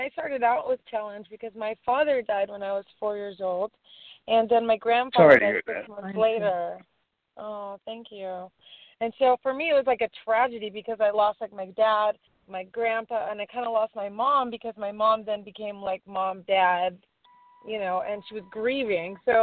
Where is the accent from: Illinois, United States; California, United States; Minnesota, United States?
California, United States; Glendora; I was born and raised in Cali. I'm a California girl all the way. I came from the East Valley of Los Angeles, which is called Glendora. It's right next to Pasadena.